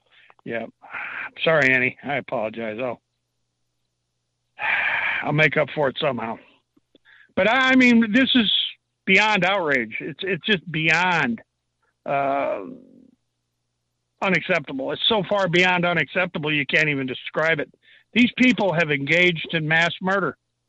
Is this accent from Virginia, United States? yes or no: no; New York, United States; as a kid, I grew up in Northern New York